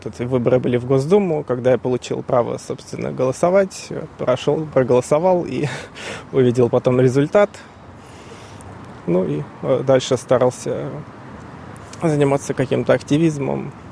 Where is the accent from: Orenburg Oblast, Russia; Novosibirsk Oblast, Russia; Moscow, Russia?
Moscow, Russia; now in Australia; из Москвы, проживаю в Австралии с 2022 года.